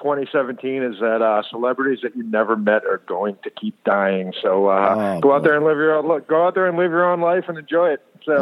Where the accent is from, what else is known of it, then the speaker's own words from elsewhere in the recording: Ireland; Since I'm Irish, I can say that some stereotypes are true.